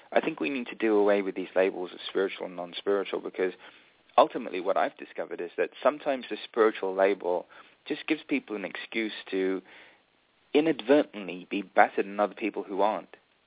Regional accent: England, United Kingdom; born there; I was Indian. I was born in England, but I was Indian, and but I was never really accepted for being English, actually.

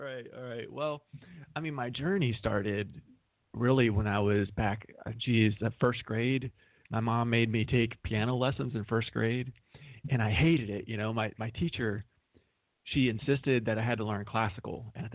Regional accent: Ohio, United States; And, you know, I grew up in Ohio, so this was Toledo, Ohio.

